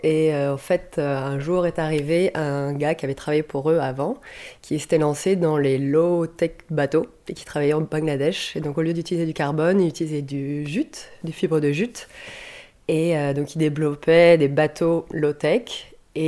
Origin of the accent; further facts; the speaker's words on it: France; moved away as an adult; now in Canada; je suis française au Québec depuis 2 ans. Je suis arrivée en tant qu'ingénieure mécanique et pour travailler.